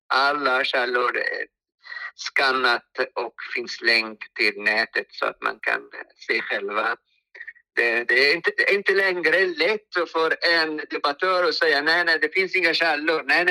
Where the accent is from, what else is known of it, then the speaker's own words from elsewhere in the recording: Egypt; now in Sweden; eftersom jag kommer från Egypten